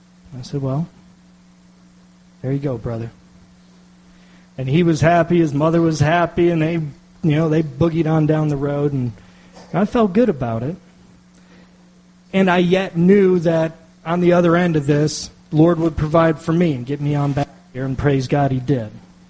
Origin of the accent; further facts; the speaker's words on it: Northeast, United States; See, I'm from the Northeast. I'm used to a Dunkin' Donuts on every corner.